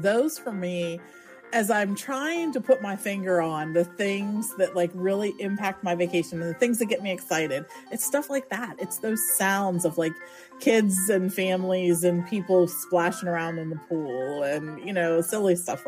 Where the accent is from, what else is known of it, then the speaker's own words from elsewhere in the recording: Pennsylvania, United States; So we went, and since we're from Pennsylvania, the temperature outside felt downright balmy to us.